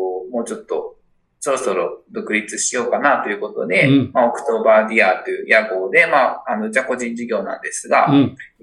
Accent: Saitama, Japan; born there; 僕はですね、生まれは埼玉県なんですが

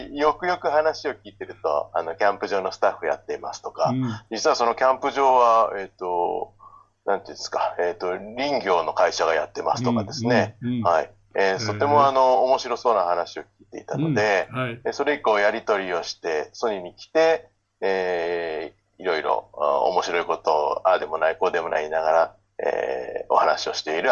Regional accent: Shimane, Japan; moved away as an adult; now in Kameyama, Japan; 生まれも育ちも島根県で、港町です。

